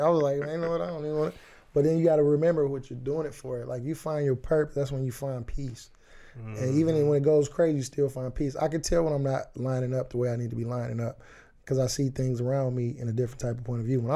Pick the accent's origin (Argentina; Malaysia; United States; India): United States; Muskegon, Michigan; I'm from Muskegon, bro. Like that's crazy.